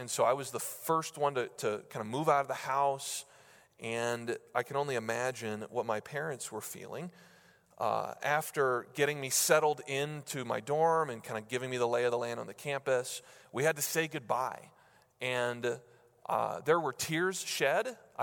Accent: New Hampshire, United States; I grew up in New Hampshire and attended college in South Carolina.

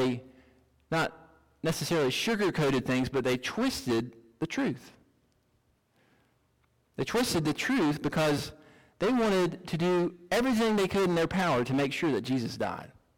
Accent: Alabama, United States; When I was growing up in Alabama, there came a point in my life where I thought that I wanted to live up in the Northeast

